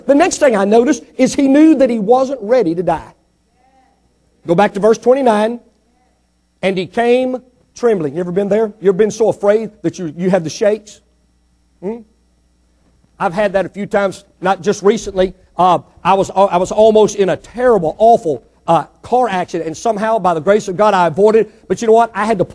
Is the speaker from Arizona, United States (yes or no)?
no; Mississippi, United States; Now listen, I was born and raised in Mississippi. I did finish all 12 grades.